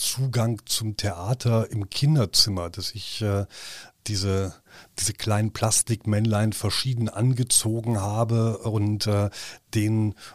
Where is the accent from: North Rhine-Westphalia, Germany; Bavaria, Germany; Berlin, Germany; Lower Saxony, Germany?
North Rhine-Westphalia, Germany; Düsseldorf; Ich habe als Kind Karneval geliebt. Ich gebe ja jetzt zu, ich komme aus Düsseldorf.